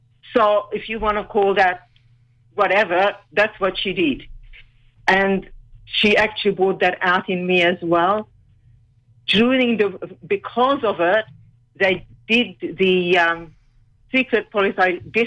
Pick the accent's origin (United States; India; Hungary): Hungary; It was under communism, but because my mother was an amazing, clever lady